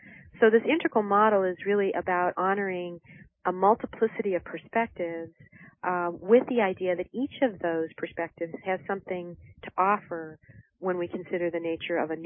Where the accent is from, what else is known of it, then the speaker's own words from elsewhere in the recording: Detroit, Michigan, United States; I grew up in Detroit in, you know, the 60s and 70s